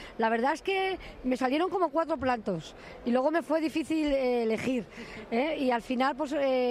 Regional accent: Huelva, Andalusia, Spain; Y como soy andaluza, ¿no? Pues empecé, hice un tartar de gamba, una gamba de Huelva, de mi Huelva, de mi niñez

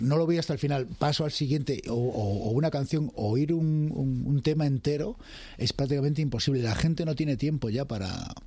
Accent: Galicia, Spain; accent: Galician; ya cuando vivía en Galicia la gente me decía que no tenía acento gallego, pero bueno, que... Me gusta tener el acento neutro, o sea que no se sepa muy bien de dónde eres.

